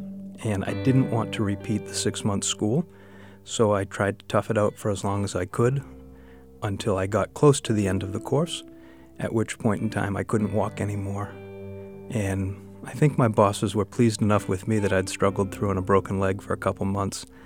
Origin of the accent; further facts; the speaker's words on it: Laconia, New Hampshire, United States; I'm from Laconia, New Hampshire. I'm 40 years old